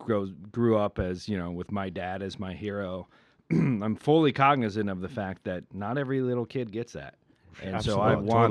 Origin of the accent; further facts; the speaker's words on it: Ohio, United States; now in Los Angeles, United States; the town I grew up in Ohio, small town. My wife's from an even smaller town in Ohio. And we're out here making a life.